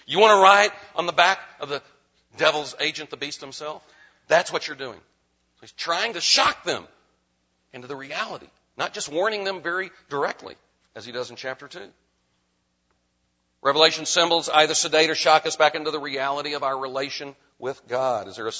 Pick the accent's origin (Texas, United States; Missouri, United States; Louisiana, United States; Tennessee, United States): Texas, United States; Now, you have to understand that I grew up in Texas.